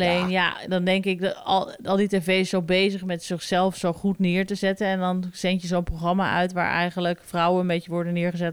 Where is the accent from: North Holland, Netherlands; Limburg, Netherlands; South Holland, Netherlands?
North Holland, Netherlands; Amsterdam; Ik vind het heel erg, want ik kom uit de Jordaan, hè?